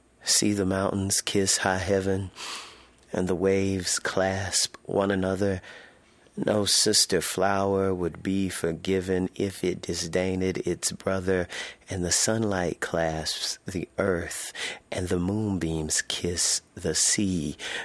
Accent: Shreveport, Louisiana, United States; also born or lived in New Orleans; In Shreveport, Louisiana, where I was born and raised. I love to tell people I was raised in Shreveport and I grew up in New Orleans.

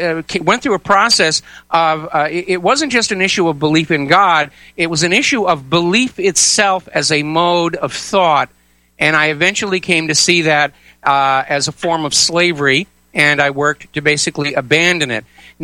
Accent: New England, United States; because there was no Catholic church near where I was growing up in New England farm country, I went to the Congregational Church

